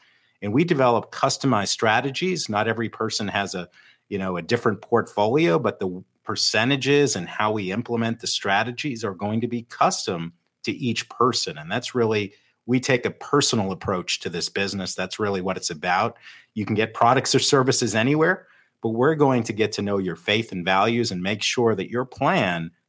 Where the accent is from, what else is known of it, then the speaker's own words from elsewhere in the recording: New England, United States; And I grew up in New England, and one of the great coaches there was Bill Belichick.